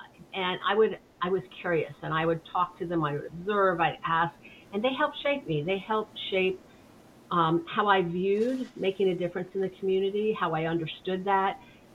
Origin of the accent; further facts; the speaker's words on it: Miami, Florida, United States; I was living in Miami, born and raised in Miami, and met the CEO of Ryder Truck Rental.